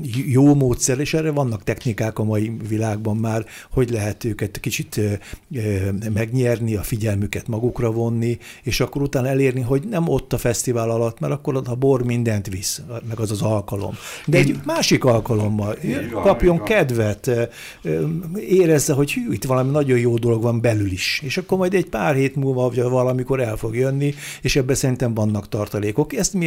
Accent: Hungary; Sőt, én patrióta magyarként, csak. Magyar borászként, én azt vallom

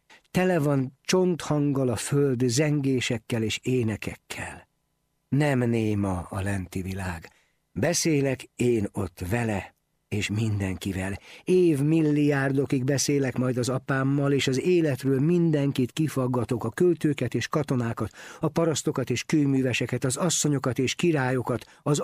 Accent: Bia, Pest, Hungary; Egy Budapest melletti faluban születtem, Bián, s ott éltem 20 éves koromig.

